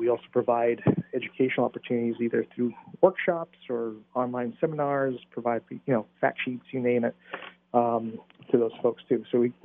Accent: Berlin, United States; growing up in Berlin.

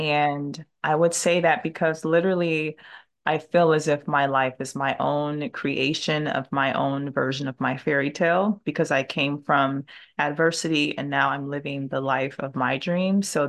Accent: Detroit, Michigan, United States; So the neighborhood that I grew up in West Detroit, it's off of Dexter Avenue and Troy Road.

